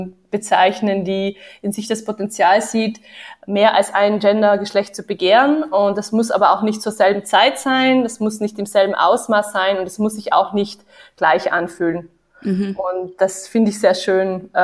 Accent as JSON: {"language": "German", "region": "Vienna", "country": "Austria", "said": "Ja, ich komme auch aus Wien, genau. Ich habe auch in Wien studiert."}